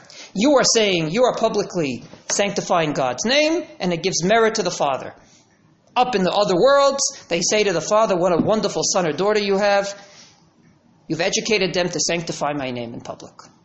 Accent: Brooklyn, New York, United States; accent: Brooklyn; I'm just representing their points of view with my Brooklyn accent.

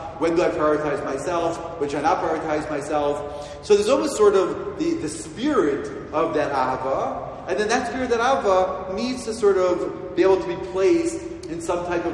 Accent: Beit Shemesh, Jerusalem District, Israel; I'm a psychiatrist from Beit Shemesh.

